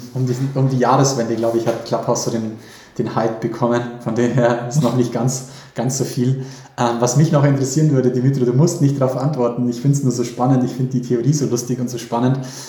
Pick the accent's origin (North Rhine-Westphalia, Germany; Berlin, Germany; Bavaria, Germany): Bavaria, Germany; Als Bayer tue ich mich schwerer anscheinend.